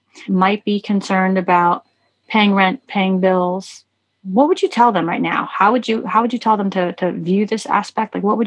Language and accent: English; New York, United States; I'm a New Yorker.